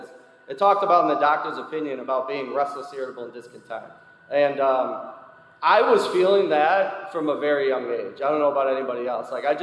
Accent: Chicago, Illinois, United States; We live in, like, a two-flat apartment in Chicago. I'm from Chicago

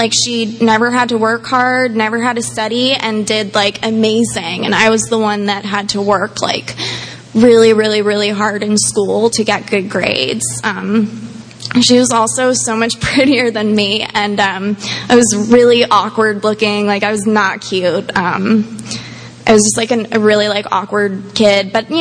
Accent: New Jersey, United States; born there; So I was born in New Jersey, and my parents are just, like, the most amazing, wonderful people in the world.

